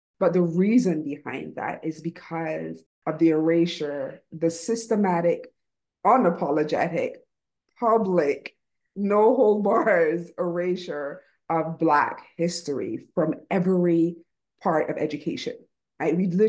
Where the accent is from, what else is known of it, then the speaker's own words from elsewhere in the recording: Barbados; now in United States; I grew up in Barbados, a system that is still colonialized